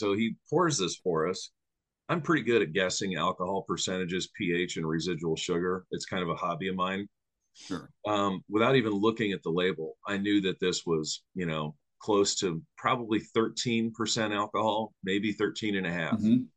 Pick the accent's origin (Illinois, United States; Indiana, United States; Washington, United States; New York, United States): New York, United States; now in Missouri, United States; I give my wife this look like 20 years in Missouri, and you tell this guy I'm from New York.